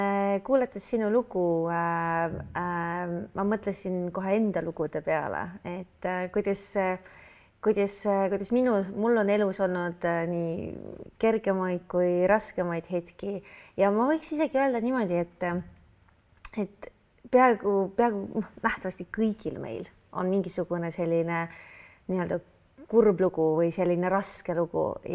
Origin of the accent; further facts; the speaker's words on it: Viljandi, Viljandi County, Estonia; mina siis alustasin siis täiesti tavalise tüdrukuna Viljandist, olen pärit ja käisin täiesti tavalises koolis ka.